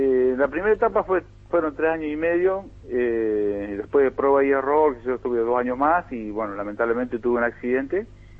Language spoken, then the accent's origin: Spanish; Misiones, Argentina; yo soy de Misiones, oriundo de Misiones, y vivíamos muy cerca del aeropuerto